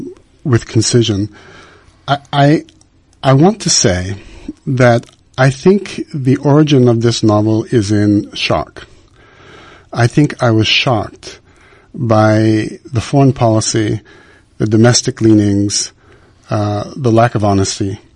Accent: Montreal, Quebec, Canada; I'm the seventh. I'm the youngest boy. And I grew up in East End, Montreal, which is Rosemount.

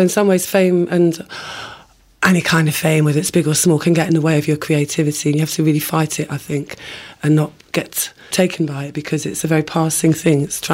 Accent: London, United Kingdom; moved away as an adult; now in Bristol, United Kingdom; I moved here when I was 21 because my friend was here and I thought Bristol was really cool.

